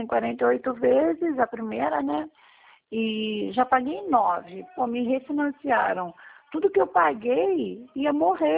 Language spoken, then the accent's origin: Portuguese; Rio de Janeiro, Brazil; Então, eu sou do Rio.